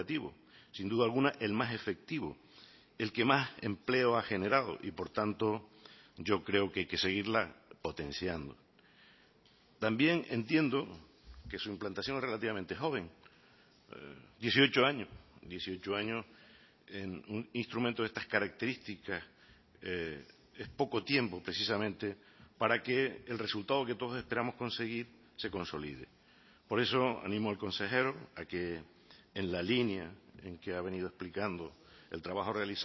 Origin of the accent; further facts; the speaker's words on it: Canary Islands, Spain; cualquier relación entre iguales que somos los canarios